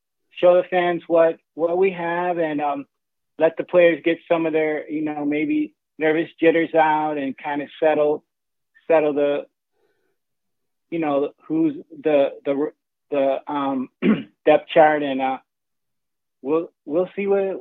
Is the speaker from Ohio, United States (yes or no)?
yes; Fostoria, Ohio, United States; Cape came to my hometown when I was a football manager, and I didn't get to go to the game, Fostoria, but they played Fostoria in the playoffs.